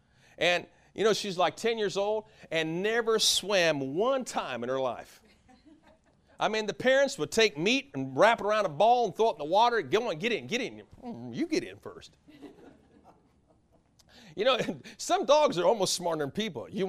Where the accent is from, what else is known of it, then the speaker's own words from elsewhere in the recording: Vermont, United States; See, like we came from Vermont.